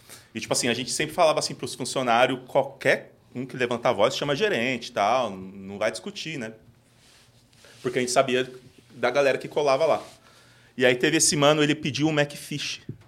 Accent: Osasco, São Paulo, Brazil; Sou de Osasco, virei a esquina, tem uma faixa ali.

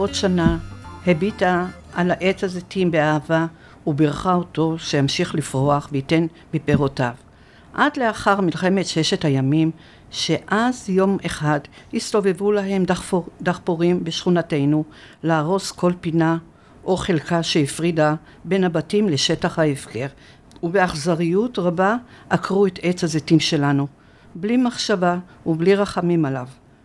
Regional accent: Jerusalem, Jerusalem District, Israel; also born or lived in Morocco; שכונת מוסררה, שאני עדיין גרה בה. עדיין מתגוררת באותה בית שבו הגעתי מארץ מולדתי, הולדתי בעצם, לא מולדתי, הולדתי, כי יצא אחרי 3 חודשים עלינו ארצה.

